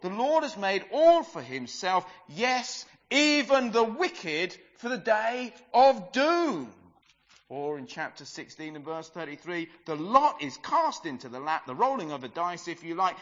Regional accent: England, United Kingdom; Some of us would have read it and will probably maybe mumble amen because we're English

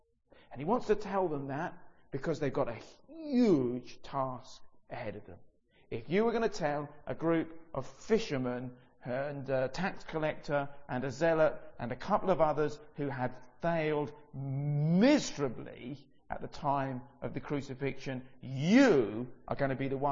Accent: Brighton, South East England, United Kingdom; I grew up in Brighton

